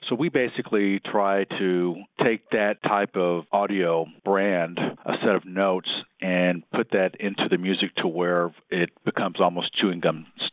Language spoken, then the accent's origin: English; Dallas, Texas, United States; And I ended up back in my hometown, Dallas, because my folks had a retail store and they wanted me to do a jingle.